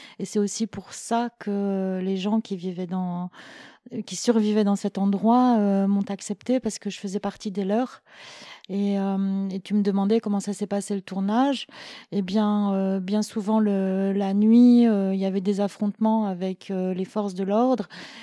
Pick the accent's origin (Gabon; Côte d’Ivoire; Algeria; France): Gabon; J'ai grandi au Gabon, moi. J'ai passé une dizaine d'années là-bas.